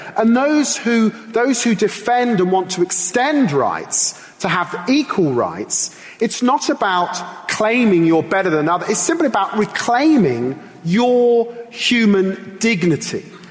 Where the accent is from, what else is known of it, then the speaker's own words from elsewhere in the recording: England, United Kingdom; I'm really comfortable being British, but I want to assert very strongly I am also English.